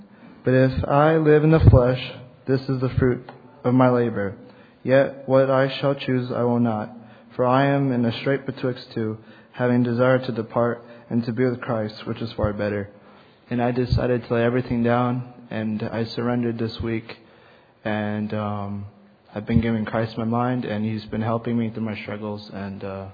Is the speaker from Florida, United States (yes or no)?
yes; Sanford, Florida, United States; I'm from Sanford, Florida.